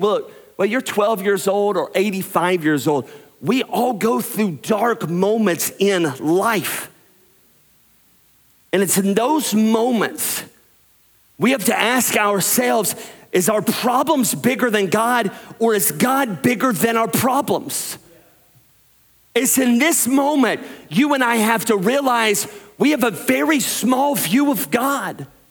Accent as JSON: {"language": "English", "region": "North Carolina", "country": "United States", "tie": "born or raised there", "also_born_or_lived": "Tennessee / Alabama", "said": "I grew up my entire life in the South. I was born in Tennessee, grew up 5 years in Alabama, and then the rest of my life, I grew up in North Carolina. So I am a Southern boy at heart, for sure."}